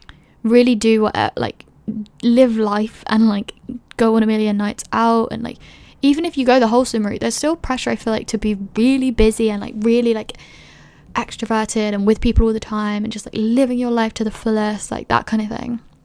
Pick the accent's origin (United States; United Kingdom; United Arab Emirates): United Kingdom; London; moved away as an adult; now in Edinburgh, United Kingdom; When I was in first year, I moved to Edinburgh from London. I was 18.